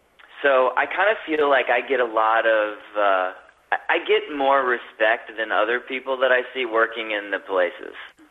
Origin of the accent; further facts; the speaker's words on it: Lincoln, Nebraska, United States; And then I was born in Nebraska because they went to a religious college there. They were in a religious college, and then they went to the University of Nebraska. And then I grew up in the basement of a house in Lincoln, Nebraska.